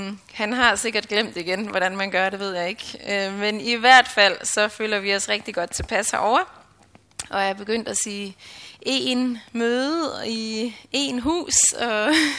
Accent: Zealand, Denmark; jeg ikke stammer fra Jerm oprindeligt. Både Jonas og jeg, vi kommer fra Sjælland, men fandt hinanden herovre og rottede os sammen som to sjællændere i eksil.

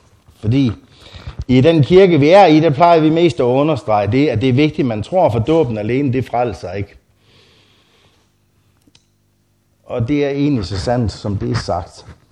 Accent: Hirtshals, North Denmark Region, Denmark; Jeg er Hirsals-dreng, og så havne i Harboøre.

